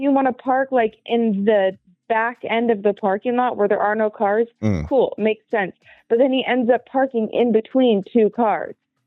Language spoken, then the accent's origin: English; Seattle, Washington, United States; And I was raised in Seattle where things are a little fast.